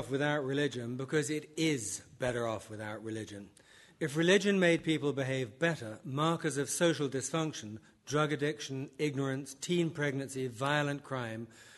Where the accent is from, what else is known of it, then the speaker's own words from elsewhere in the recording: United States; This raises a disadvantage to be English, and I'm not, I'm American. Forgive me for using America by way of comparison. I am American, I love America.